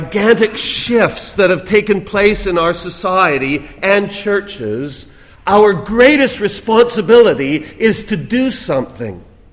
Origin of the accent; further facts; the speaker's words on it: Toronto, Ontario, Canada; I well remember growing up in Toronto, and there were still blue laws in effect.